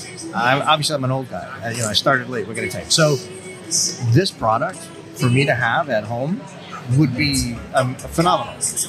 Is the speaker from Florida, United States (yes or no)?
yes; Florida, United States; We're from Florida.